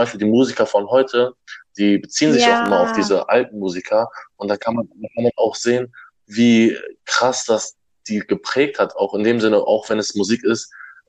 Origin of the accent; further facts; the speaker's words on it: Germany; born there; also meine Großeltern sind in der Türkei geboren und ich bin auch in Deutschland geboren, aber halt türkische Wurzeln.